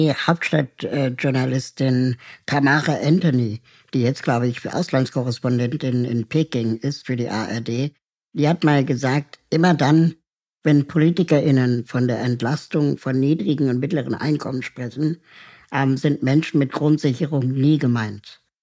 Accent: Berlin, Germany; also born or lived in Peru; bin eigentlich auch eine Berliner Pflanze, bin zwar in Peru geboren, aber seit meinem ersten Lebensjahr in West-Berlin.

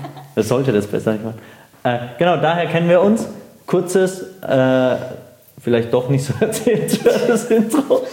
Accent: Baden-Württemberg, Germany; Ich bin aus Baden-Württemberg, ist einfach so.

